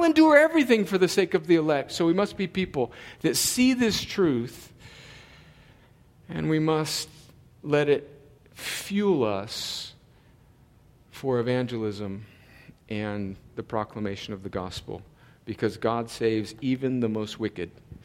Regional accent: El Centro, California, United States; Hey Brenda from El Centro, California. Yeah. My hometown.

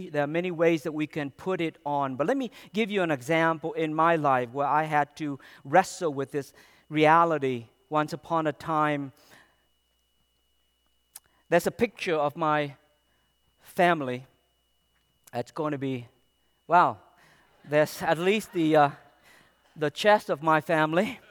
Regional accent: United States; I grew up in America as an Asian American who experienced, I can tell you, vivid memories.

